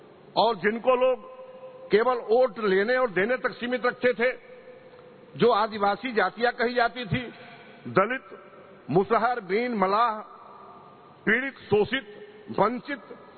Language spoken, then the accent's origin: Hindi; Kushinagar, Uttar Pradesh, India; मैं कुशीनगर का रहने वाला हूं, कुशीनगर क्षेत्र के जनपद से हम बिलोंग करते हैं